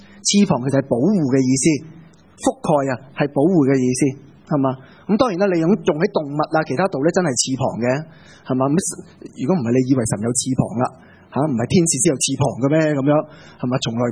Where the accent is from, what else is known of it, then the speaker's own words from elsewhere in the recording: Hong Kong; 咁樣，因為照住啊射住，當我哋香港人講其實咩意思啊？